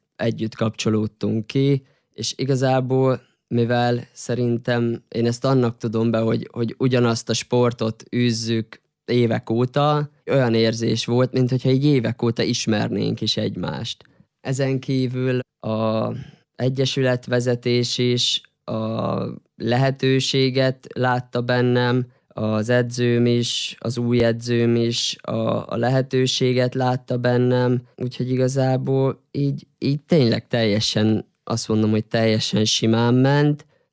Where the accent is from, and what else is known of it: Senta, Vojvodina, Serbia; born or raised there